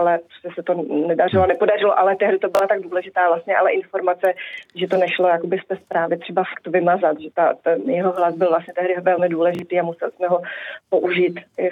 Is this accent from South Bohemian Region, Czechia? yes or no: no; Prague, Czechia; já jsem byla z Prahy a nebyla jsem z Hamburku